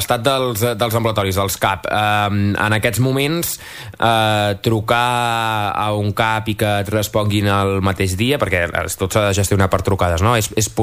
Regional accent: La Bisbal d'Empordà, Catalonia, Spain; Jo soc de la Bisbal, teníem un risc de rebrot allò menys de 100

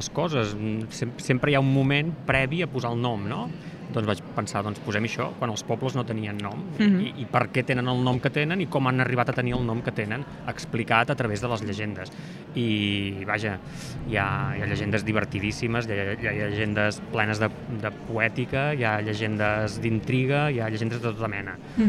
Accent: Calonge, Catalonia, Spain; Jo, mira, sóc de Calonge, no sé, no?

